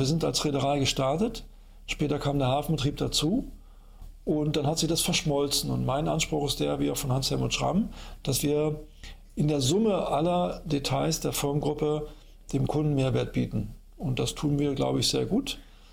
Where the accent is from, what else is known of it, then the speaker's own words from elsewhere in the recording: Berlin, Germany; Ich komme aus Berlin, aus West-Berlin, bin da groß geworden in einem sogenannten Arbeiterhaushalt. Mein Vater war Bohrwerksdreher bei Siemens, also ein Arbeiter, Schichtgänger